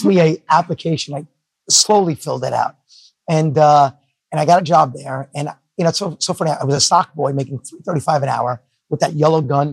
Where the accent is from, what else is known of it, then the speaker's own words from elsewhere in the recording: Queens, New York, United States; Growing up in Queens in the 80s and the 90s was a huge advantage.